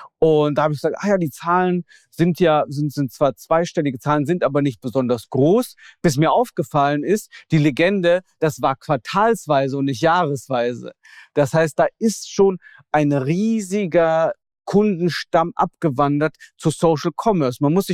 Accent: Germany; now in Shanghai, China; Also Deutschland ist zwar mein Heimatland, mein Vaterland und ich bin immer noch Deutscher.

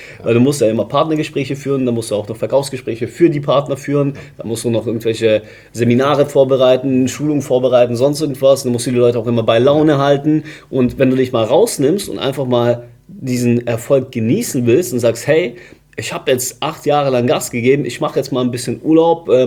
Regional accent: Stuttgart, Baden-Württemberg, Germany; ich komme ja auch aus Stuttgart

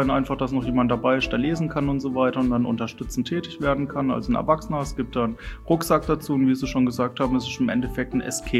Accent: Freiburg, Baden-Württemberg, Germany; born there; ich bin 36 Jahre alt, komme gebürtig aus Freiburg und darf hier in Oberwolfach seit 2015 Bürgermeister sein

